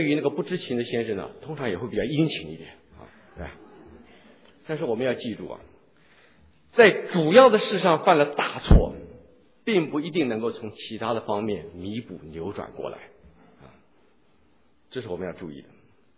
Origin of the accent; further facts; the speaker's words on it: China; 我们中国人有一句话，入芝兰之室，久而不闻其香